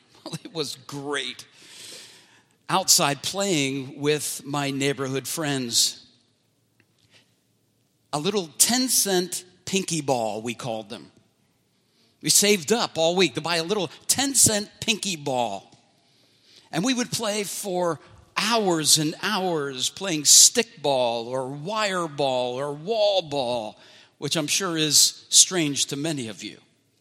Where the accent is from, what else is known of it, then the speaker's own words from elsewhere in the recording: Philadelphia, Pennsylvania, United States; Well, one of the things about growing up in the inner city, for me, growing up in North Philadelphia, well, there was never a lack of friends to play with.